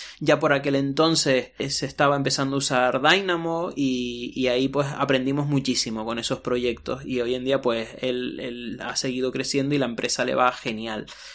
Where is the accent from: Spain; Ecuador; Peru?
Spain; Canary Islands; accent: Canarian; Soy natural de Tenerife, así que este acento que tengo no es porque sea andaluz o porque sea latino, es una mezcla de ambos, por decirlo así, que es el acento que tenemos los canarios